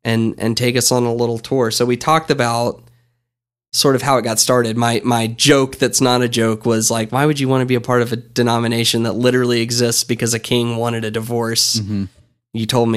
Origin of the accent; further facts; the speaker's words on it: United States; I have no idea. I'm American.